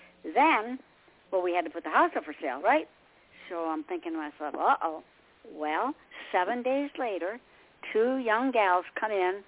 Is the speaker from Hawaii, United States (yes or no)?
no; Michigan, United States; moved away; I was born and raised in Michigan. I hated it there.